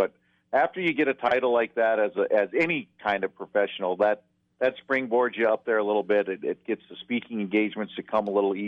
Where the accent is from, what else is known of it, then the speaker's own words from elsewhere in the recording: Ohio, United States; I think it was. I grew up in Northeast Ohio.